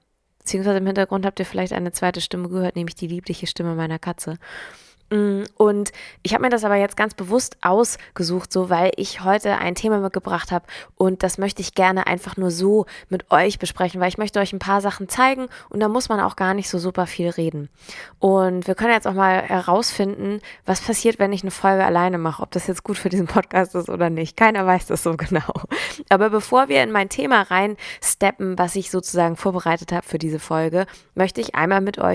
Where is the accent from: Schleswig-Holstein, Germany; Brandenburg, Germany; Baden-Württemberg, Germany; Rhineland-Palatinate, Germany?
Schleswig-Holstein, Germany; Norderstedt; spielen wir in meiner kleinen Stadt-Hometown direkt neben Hamburg in Norderstedt.